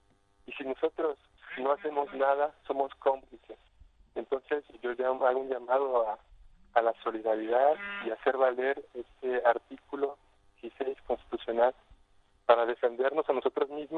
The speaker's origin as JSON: {"language": "Spanish", "country": "Mexico", "said": "Yo soy mexicano, yo no tengo papeles para ir a Estados Unidos."}